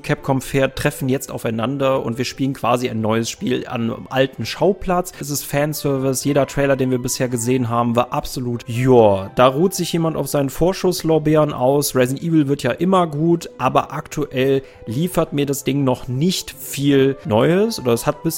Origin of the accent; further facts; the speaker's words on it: Germany; Ich habe manchmal so das Gefühl, wir als Deutsche, als Charakterklasse, die Person, die in Deutschland eben lebt, diese Charakterklasse hat einen Nachteil.